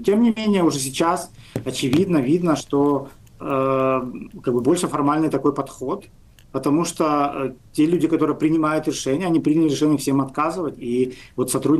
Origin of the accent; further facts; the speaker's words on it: Belarus; мы сами, белорусы, сами себе помогаем